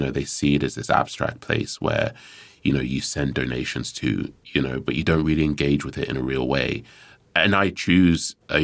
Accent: Nigeria; being Nigerian for me, that connects me to my roots. It's who I am. It's who my family are.

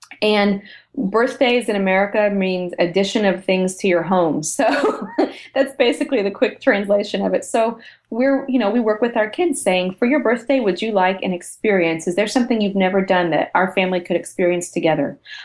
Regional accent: United States; Yeah, we're American. Yes, we live here.

